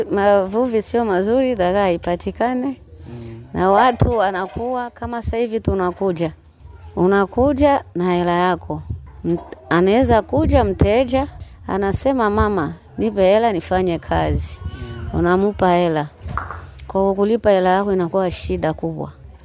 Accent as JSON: {"language": "Swahili", "country": "DR Congo", "lives_now": "Tanzania", "said": "natoka Kongo mimi nakuja hapa."}